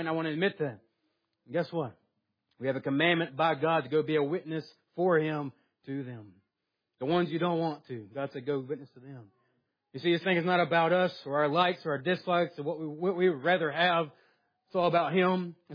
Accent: the South, United States; I'm from the South, and I can still say that.

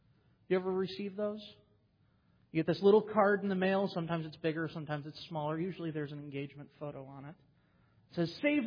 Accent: United States; And I don't know about you, even just being an American

